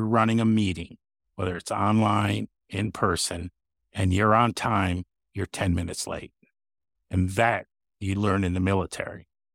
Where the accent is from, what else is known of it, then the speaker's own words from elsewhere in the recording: Tillson, New York, United States; I grew up upstate New York, a little town called Tilson near Kingston in Ulster County. Was born there in 1964, so I will be 60 next week.